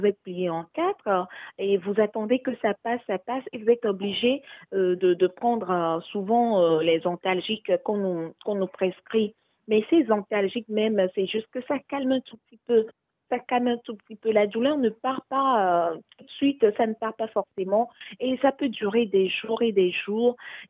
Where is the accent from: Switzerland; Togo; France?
Togo; au pays, chez moi au Togo, je n'ai pas eu gain de cause.